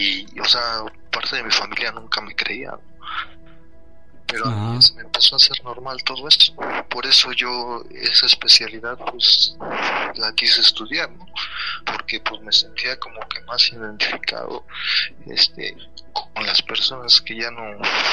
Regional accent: Tlaxcala, Mexico; Nosotros somos de Tlaxcala.

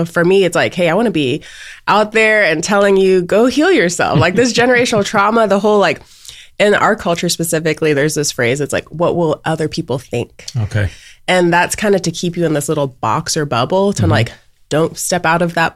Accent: Dallas, Texas, United States; now in Austin, United States; I'm originally from Dallas. So I grew up, born and raised in Dallas, thought I'd forever live in Dallas.

